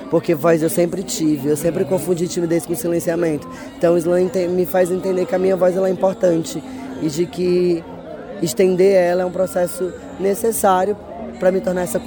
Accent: Ceará, Brazil; Eu venho dos estados que mais mata pessoas como eu, inclusive eu venho do Ceará

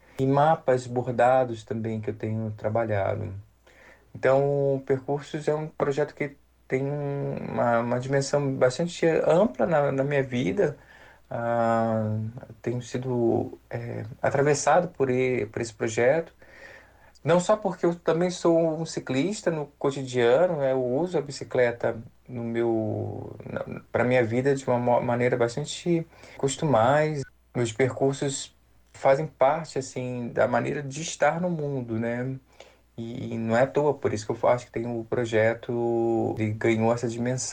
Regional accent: Rio de Janeiro, Brazil; born there; now in Curitiba, Brazil; Nasci no Rio de Janeiro, moro em Curitiba já também há 7 anos, estou radicado aqui

